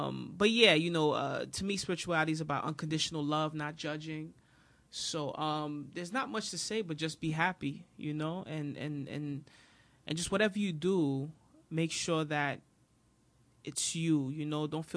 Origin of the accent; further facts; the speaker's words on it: New York City, New York, United States; born there; I was very fortunate where I was born in New York City, where the foundation of hip hop is.